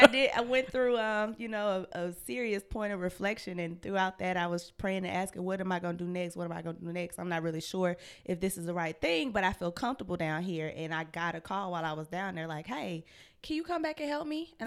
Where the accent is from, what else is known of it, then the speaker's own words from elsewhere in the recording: Atlanta, Georgia, United States; I grew up in Dixie Hills.